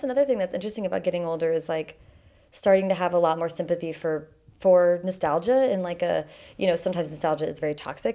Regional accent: Seattle, Washington, United States; moved away as an adult; I moved from Seattle to, all of my family's in Seattle, so moving there for college felt like, it was like, okay, we're away from home, but we're also like in grandma's backyard, basically.

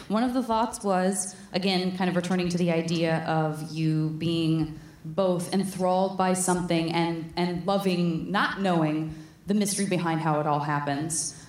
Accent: Tucson, Arizona, United States; I'm from Tucson, of course, Arizona.

